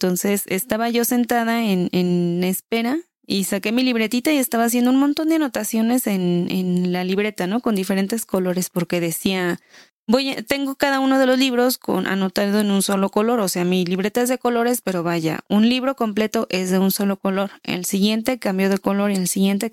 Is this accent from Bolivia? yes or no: no; Michoacán, Mexico; Y mira que soy michoacana y que acá los tacos de carnitas son así como que te caen del cielo.